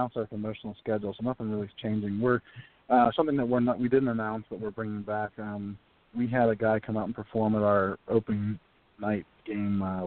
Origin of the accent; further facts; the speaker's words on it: Pennsylvania, United States; it was the highlight of my life to work for my hometown team, a team I grew up following, that my dad grew up following, that my grandpa was drafted by. Just to be able to work for a team like the Pirates